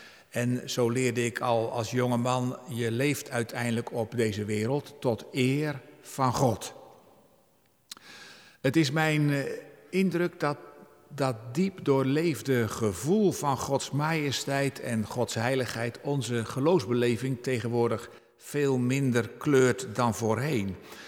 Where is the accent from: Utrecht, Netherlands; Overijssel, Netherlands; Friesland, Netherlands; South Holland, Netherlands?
South Holland, Netherlands; Ja, ik kom van de Zuid-Hollandse eilanden. En in dat gereformeerde protestantisme, zeker van die dagen